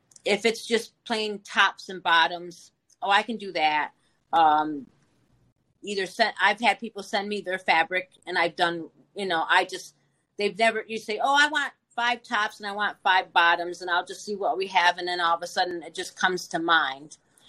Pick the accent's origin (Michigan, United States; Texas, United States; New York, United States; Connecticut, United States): New York, United States; Johnstown; No, I'm originally from New York.